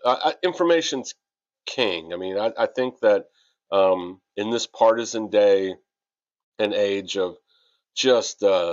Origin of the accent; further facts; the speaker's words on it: Columbus, Ohio, United States; now in Bowling Green, United States; love Bowling Green, even though I'm from Columbus, Ohio, and, you know, a military brat, you know, Bowling Green's home.